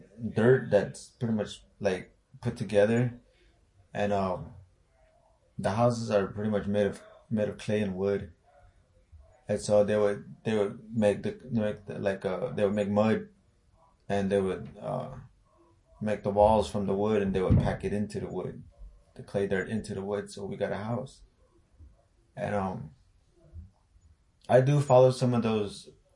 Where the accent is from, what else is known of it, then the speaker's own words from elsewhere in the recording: Tuba City, Arizona, United States; I grew up in Arizona. I grew up in a little town called Tuba City, Arizona. It's a Navajo reservation.